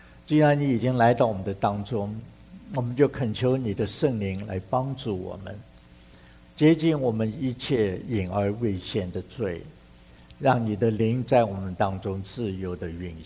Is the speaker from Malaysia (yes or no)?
no; China; 我们中国人也有一些的话语